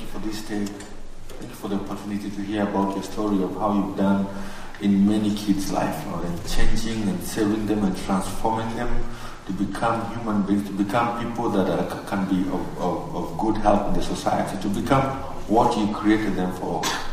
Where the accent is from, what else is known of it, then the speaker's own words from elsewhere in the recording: Kenya; As you can see, I'm actually from Kenya.